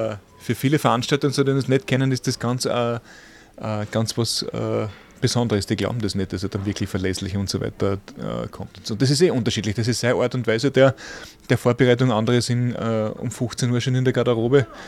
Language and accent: German; Carinthia, Austria; also born or lived in Vienna; Ich bin in Kärnten aufgewachsen und wir haben in St. Andrea eine großartige Faschingsgilde